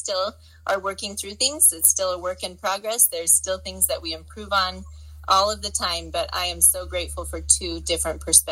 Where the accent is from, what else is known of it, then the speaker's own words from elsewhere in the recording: Cache Valley, Utah, United States; we hail from the Valley, Cache Valley in northern Utah.